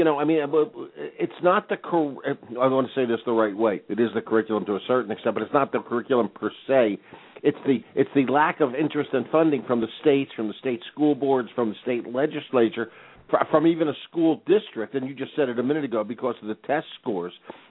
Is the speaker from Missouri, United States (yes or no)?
no; Pennsylvania, United States; you were almost able to look at Pennsylvania, my home state.